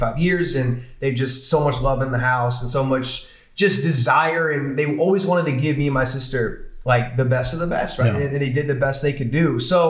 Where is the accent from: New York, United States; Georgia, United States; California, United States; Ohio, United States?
Ohio, United States; Bexley; Bexley, Ohio. Small town. Yeah. Two pizza shops.